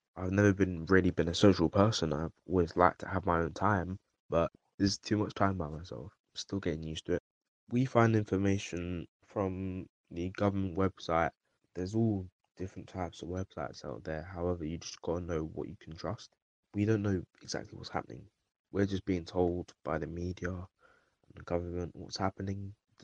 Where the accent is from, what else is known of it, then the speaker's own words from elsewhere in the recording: South East England, United Kingdom; I'm 17 years old and I'm from Kent in England.